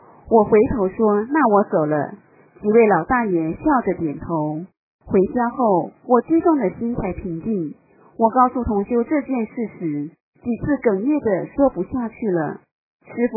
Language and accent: Chinese; Northeast China, China; 你的老家是哪儿的？我答道，我是东北人。